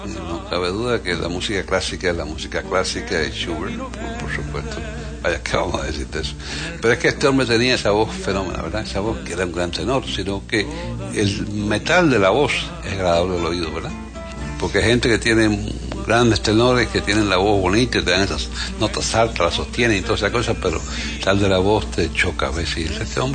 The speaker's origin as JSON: {"language": "Spanish", "country": "Cuba", "said": "te lo digo yo, que soy cubano"}